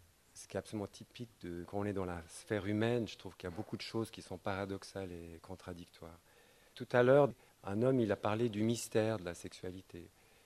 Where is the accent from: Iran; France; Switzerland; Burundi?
Switzerland; born there; Je suis british au départ, mes deux parents sont anglais et je suis né en Suisse. Alors je suis suisse plus ou moins, mais les Suisses ne donnent pas la nationalité, donc en fait je suis un vrai anglais, j'ai encore le passeport.